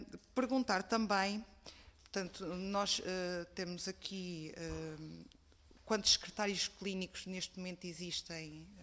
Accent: Centro, Portugal; eu sou do Distrito de Coimbra

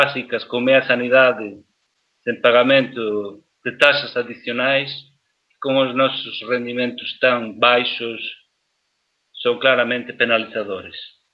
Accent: Galicia, Spain; eu sou galego, não é? Portanto, sempre muito próximo de Portugal ou em Portugal

